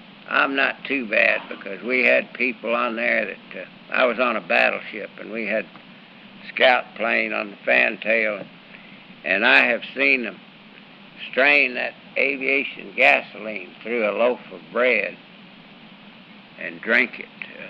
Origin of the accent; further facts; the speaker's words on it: Nogales, Arizona, United States; I was a minority, and I was raised in Nogales, Arizona, and 85% of our student body was Mexican. It's right on the Mexican border